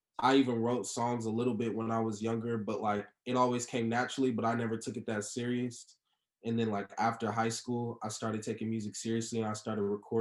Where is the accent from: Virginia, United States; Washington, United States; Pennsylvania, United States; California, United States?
California, United States; Corona; I grew up in the Corona Riverside area. I spent, like, a lot of my time in, like, high school and to now in Corona. So, I mostly claim Corona